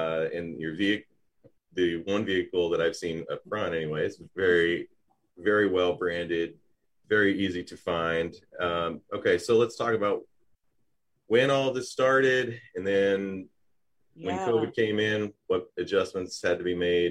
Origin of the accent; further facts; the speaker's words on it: the South, United States; accent: Southern; so my Southern accent's still there.